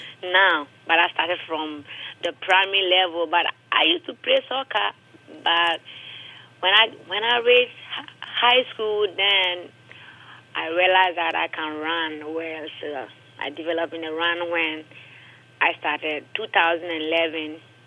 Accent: Nuaboye, Western Region, Ghana; Let me say, from a Christian background, and we live in a village called Nuaboye. It's in the western part of Ghana. Basically, I grew up there, but I was staying with my uncle in Wasikropon, which is at Memphis in western region.

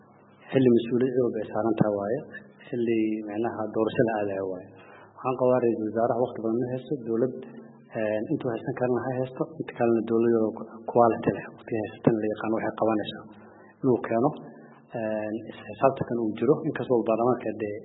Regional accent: Kismayo, Lower Juba, Somalia; Jubbaland waxaan ka soo jeedaa Kismaayo

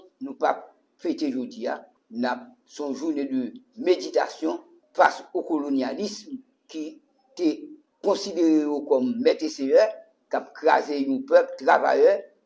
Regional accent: Haiti; Nous parlons haïtien en tant que haïtien, en tant que libéré esclave qui a travaillé dans la terre

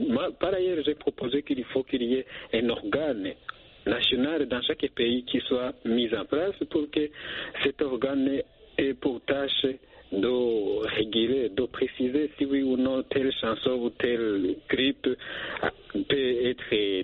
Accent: Burundi; chez nous en Afrique, par exemple, chez nous au Burundi

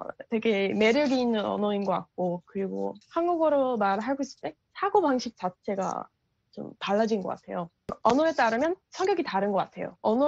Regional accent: United States; Korean is a second language; 제가 미국 좀 시골에서 자랐기 때문에

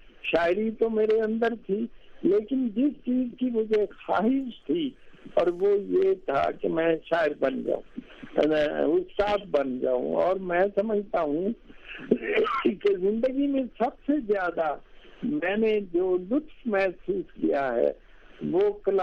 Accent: Gujrat, Punjab, Pakistan; born there; جی, اصل میں میں گجرات میں پیدا ہوا.

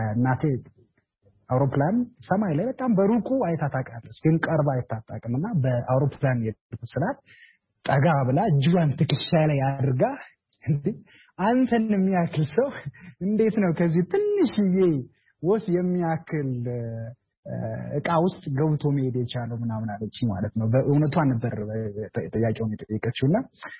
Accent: Amhara, Ethiopia; ያደኩት በሰሜን ማውንቴን በሰሜን ተራራዎች ብሔራዊ ፓርክ ውስጥ ነው ራስ ዳሽን አካባቢ ማለት ነው ወደ ጎንደር ጋ በልጅነቴ በጎች እየጠበኩ ከበጎች ጋር እየተጫወቱ

